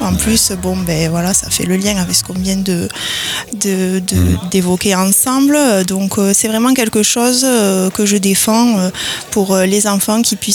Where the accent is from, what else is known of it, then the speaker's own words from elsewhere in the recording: Espalion, Occitanie, France; Alors moi, j'ai été élue dans l'Aveyron, donc une Aveyronnaise.